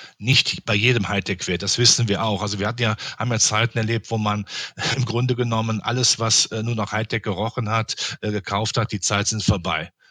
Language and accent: German; Rhineland, Germany; ein Haus in meiner Heimat im Rheinland